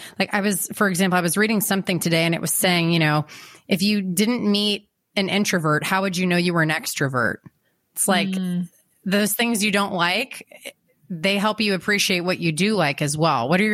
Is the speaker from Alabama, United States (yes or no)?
no; California, United States; also born or lived in Iowa; I was born in Iowa, grew up in Southern California.